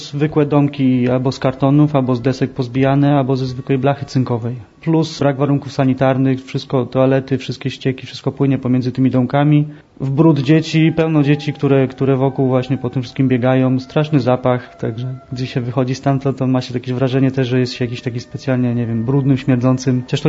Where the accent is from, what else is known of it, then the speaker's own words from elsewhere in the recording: Wałbrzych, Lower Silesian Voivodeship, Poland; Pochodzę z Wobrzycha, z bardzo biednej dzielnicy. Miasto dosyć zapadłe, szczególnie gdy zamknięto kopalnie. Także ubóstwo nie było mi może obce